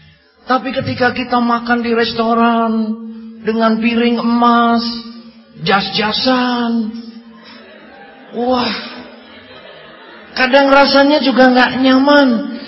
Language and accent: Indonesian; Indonesia; accent: Javanese; Di dalam bahasa tempat saya tinggal ini, orang memang mengatakan saya bahasa Jawanya medok sekali.